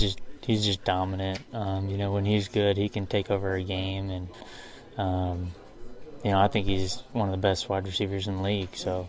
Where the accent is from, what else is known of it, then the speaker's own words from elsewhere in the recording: Denver, Colorado, United States; You know, I grew up in Denver, so probably the Broncos.